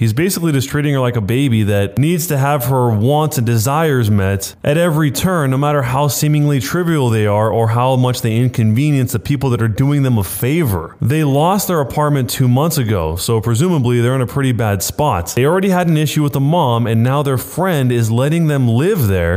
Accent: Colorado, United States; I grew up in Colorado, so I know how weird it is to wipe after a dump and then put the paper in a garbage can instead of just flushing it.

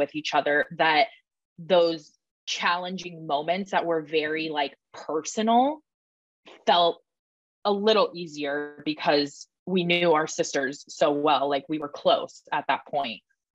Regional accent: Atlanta, Georgia, United States; And I'm not from LA. I'm from Atlanta, Georgia.

